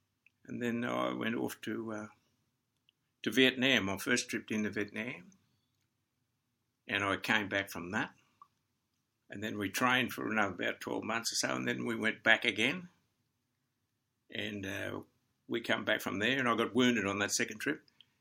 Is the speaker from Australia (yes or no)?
yes; Grafton, New South Wales, Australia; born there; I was born in Grafton, New South Wales, and my people come from Boyugal.